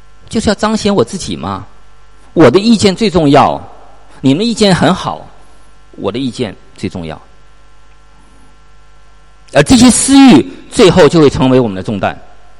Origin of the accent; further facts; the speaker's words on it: China; 我们中国人嘛，骑自行车都是高手